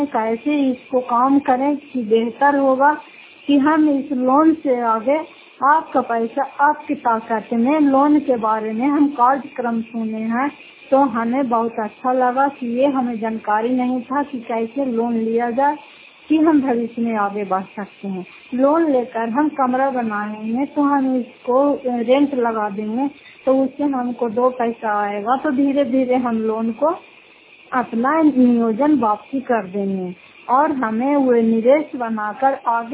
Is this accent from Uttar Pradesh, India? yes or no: no; Fatehpur, Bihar, India; घर फतेहपुर पंचायत मकरावता जिला नालंदा की निवासी हूँ